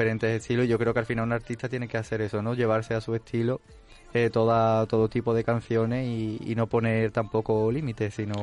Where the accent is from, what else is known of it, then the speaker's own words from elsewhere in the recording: Lebrija, Andalusia, Spain; yo es que soy de Lebrija. Lebrija está pues entre medio de Sevilla y Jerez, y pues la zambomba flamenca es como la cuna ahí en mi pueblo.